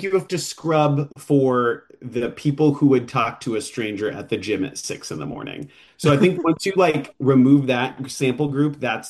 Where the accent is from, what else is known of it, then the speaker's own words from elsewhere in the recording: Idaho, United States; I grew up